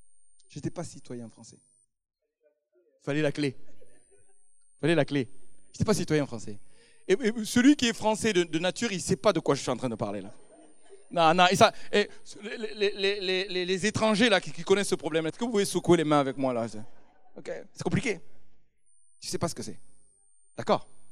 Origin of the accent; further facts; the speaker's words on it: France; moi je suis français au même titre que tout le monde.